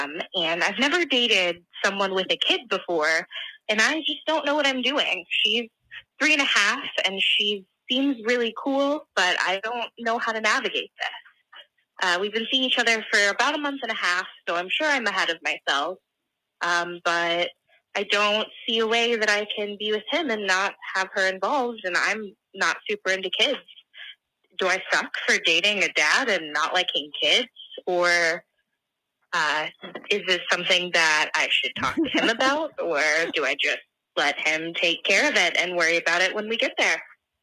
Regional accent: Illinois, United States; I'm 23 and I'm from Central Illinois. Yeah, you do have Midwestern listeners.

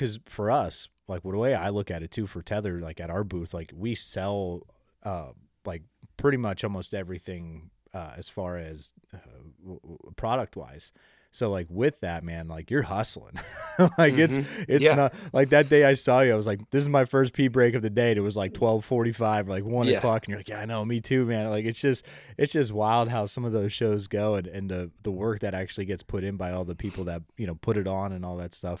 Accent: Pennsylvania, United States; I said, oh, 570. That's where I grew up.

